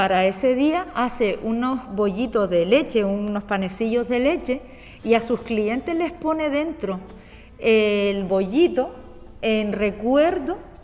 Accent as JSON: {"language": "Spanish", "town": "Santa María de Guía", "region": "Canary Islands", "country": "Spain", "said": "yo soy de Gran Canaria, del norte, del noroeste más concretamente, de un barrio del municipio de Santa María de Guía."}